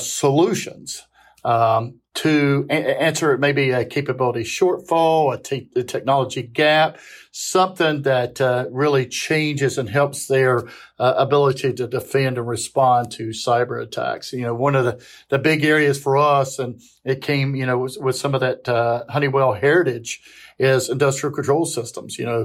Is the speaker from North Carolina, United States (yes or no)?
yes; North Carolina, United States; So I'm originally from Central North Carolina, a little town called Random in North Carolina.